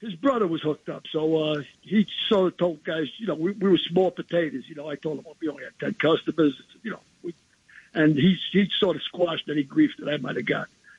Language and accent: English; Bronx, New York, United States; also born or lived in County Cork, Ireland; I was born in County Cork. I came here by boat in 1950 to Ellis Island. Grew up in the Bronx, did Vietnam.